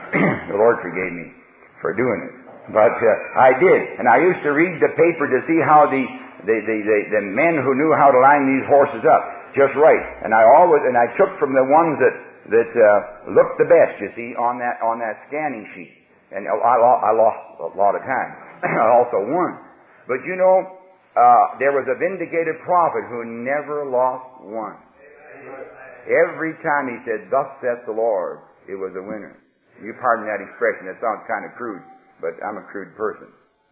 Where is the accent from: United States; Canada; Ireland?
Canada; born there; I was a Presbyterian as a boy. I'm a Canadian by birth.